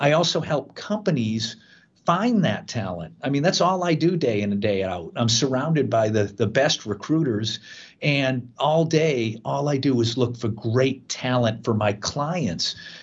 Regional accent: Tewksbury, Massachusetts, United States; I grew up in Tewksbury, Massachusetts, northeast of Boston, and, you know, kind of a blue collar town.

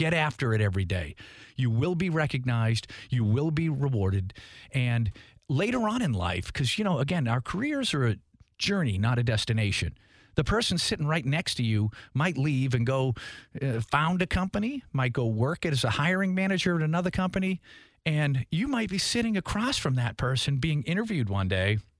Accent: Tewksbury, Massachusetts, United States; the best compliment you could give anybody where I grew up in Tewksbury, Massachusetts was that, Peter. He's a hard worker.

